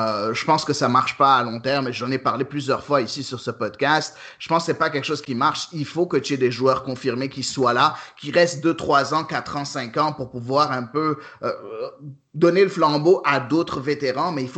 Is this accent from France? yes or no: no; Montreal, Quebec, Canada; vu qu'on est Montréalais, toi et moi.